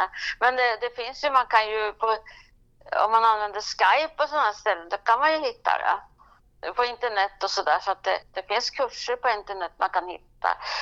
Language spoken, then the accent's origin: Swedish; Härnösand, Västernorrland County, Sweden; also born or lived in Sundsvall; now in Norrköping, Sweden; Ja, jag kommer egentligen från Norrland, från Härnösand. Men du vet, jag har bott här sedan 1980 i Norrköping.